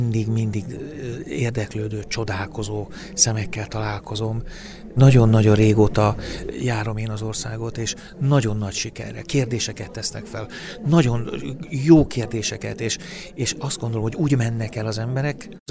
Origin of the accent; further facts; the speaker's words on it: Hungary; Különösen magyarként, ugye a mi történelmünk, a mi kultúránk alapvetően nem egy befogadó kultúra.